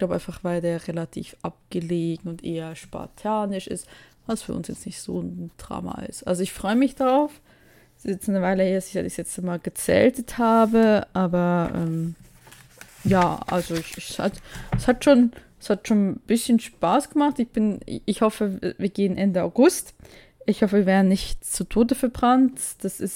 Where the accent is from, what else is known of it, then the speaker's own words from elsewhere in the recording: Bern, Switzerland; beziehungsweise ich komme ja aus dem Kanton Bern